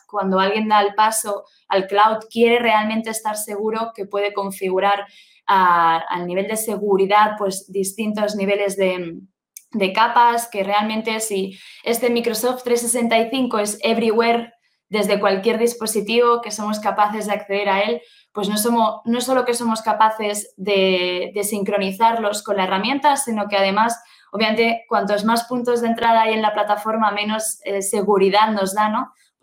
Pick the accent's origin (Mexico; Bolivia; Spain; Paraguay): Spain; vengo de España, vivo actualmente en España